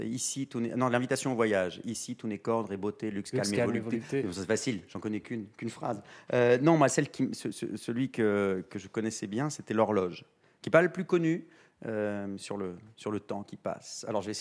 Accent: Villebon-sur-Yvette, Île-de-France, France; Moi, j'étais inscrit à la bibliothèque de chez moi, à Villebon-sur-Yvette, dans le 91.

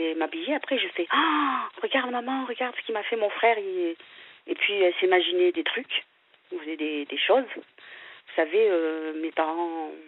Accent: Provence-Alpes-Côte d'Azur, France; je suis née dans le Var. Je viens du Var, hein.

